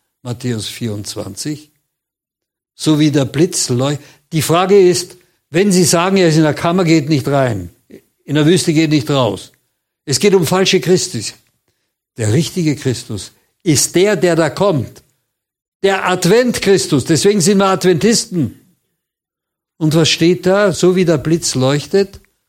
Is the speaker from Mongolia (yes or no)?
no; Vienna, Austria; Ich bin Wiener, ich weiß, dass die Wiener so tapfer waren bei den Türkenkriegen damals